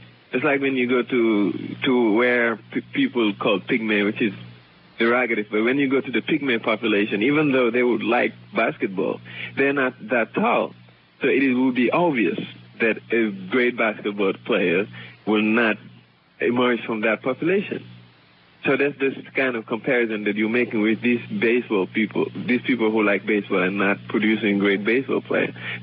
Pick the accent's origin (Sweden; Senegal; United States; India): Senegal; I myself am from Africa, too. I'm from Senegal.